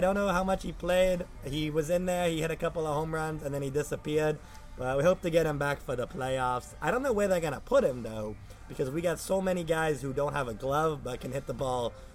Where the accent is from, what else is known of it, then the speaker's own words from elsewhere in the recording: Staten Island, New York, United States; I sure did. Staten Island.